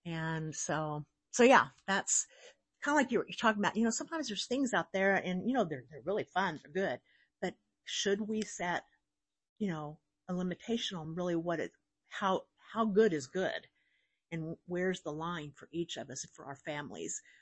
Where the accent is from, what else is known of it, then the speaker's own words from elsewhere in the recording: Midwest, United States; I grew up in the Midwest, and you know, everything was fried, battered, gravied, et cetera.